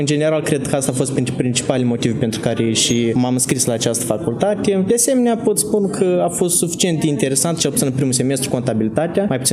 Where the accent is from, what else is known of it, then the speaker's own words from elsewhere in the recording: Ungheni District, Moldova; Din Republica Moldova, raionul Ungheni.